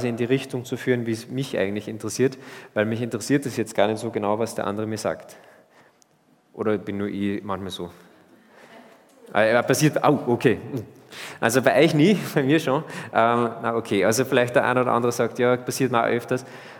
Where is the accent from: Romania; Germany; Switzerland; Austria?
Austria; weil wir haben eine Tendenz, gerade als Österreicher